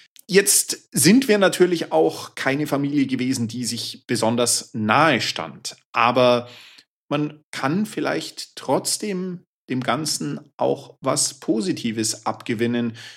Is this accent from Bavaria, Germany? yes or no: yes; Bavaria, Germany; Original kommen wir aus dem Landkreis Augsburg.